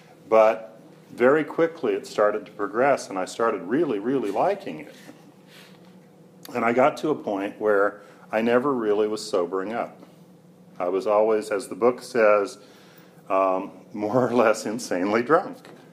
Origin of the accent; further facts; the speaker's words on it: Seattle, Washington, United States; also born or lived in Arizona; now in Atlanta, United States; I grew up in Seattle, Washington. I lived there for about 29 years. Then I moved to Arizona for 5 years, and then I've been in Atlanta for 15 years.